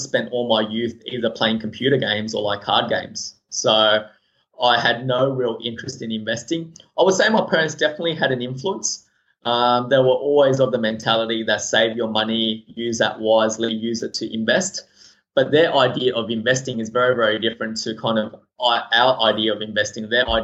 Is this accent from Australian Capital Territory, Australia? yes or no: no; Eastwood, New South Wales, Australia; when I came to Australia, I grew up in Eastwood, and those of your listeners from Sydney would know that Eastwood at the moment is a very Asian, Korean, Chinese community.